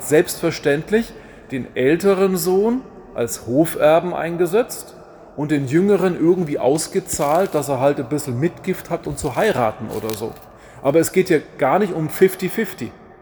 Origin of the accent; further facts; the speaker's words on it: Bavaria, Germany; Wir sind hier in Oberbayern. Ich komme aus Franken.